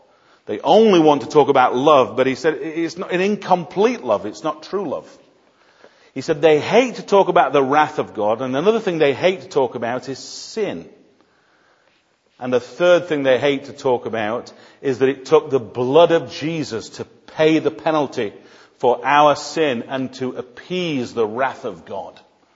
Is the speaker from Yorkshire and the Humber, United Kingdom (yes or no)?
yes; Sheffield, Yorkshire and the Humber, United Kingdom; When I was brought up in Sheffield in a mining village